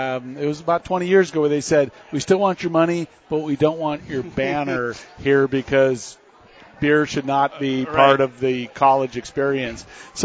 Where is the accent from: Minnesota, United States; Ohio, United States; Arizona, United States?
Arizona, United States; Tucson; I'm from Tucson.